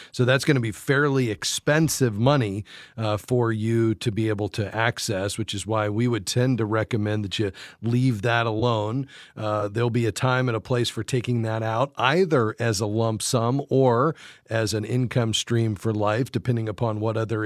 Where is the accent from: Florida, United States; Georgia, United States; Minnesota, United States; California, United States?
Florida, United States; Fort Lauderdale; we go right down into Miami, Florida, just south of where I grew up in Fort Lauderdale.